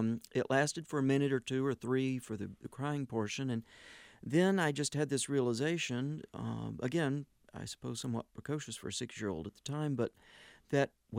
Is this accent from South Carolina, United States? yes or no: no; Mayberry, North Carolina, United States; Well, it was a very different place at that time than it is now. It's grown and developed during my 30-year absence, but small hometown America, very much that quintessential American hometown.